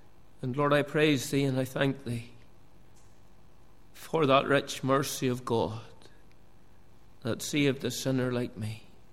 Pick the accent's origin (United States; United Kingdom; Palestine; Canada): United Kingdom; Cullybackey, Northern Ireland; That's where I was born and bred, as we say in Northern Ireland. You're born and bred. I was born and bred in Cullibaggy.